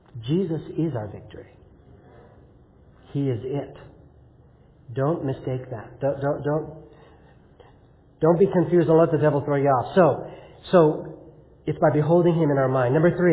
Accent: Los Angeles, California, United States; also born or lived in Manhattan / Chicago; Now, I was born in Manhattan, and I lived in Chicago, and I grew up in Los Angeles. The city was my world.

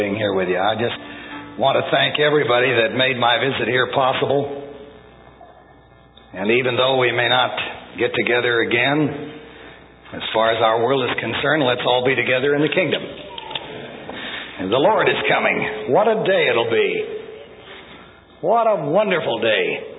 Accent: United States; I'm an American. I chose to be an American. My father was Canadian born. I should say my mother was Canadian born. My father was an American.

